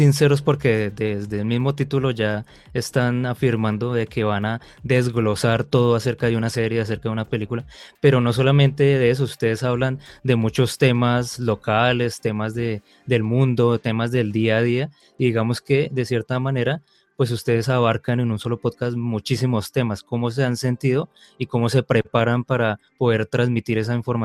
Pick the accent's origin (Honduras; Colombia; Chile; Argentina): Colombia; acá en mi país, en Colombia.